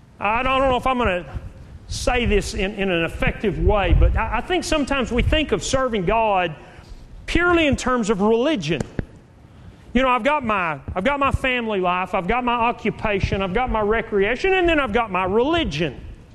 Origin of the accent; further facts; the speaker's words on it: Texas, United States; born there; Even better than that is I'm a Texan, born a Texan. My kids are Texan.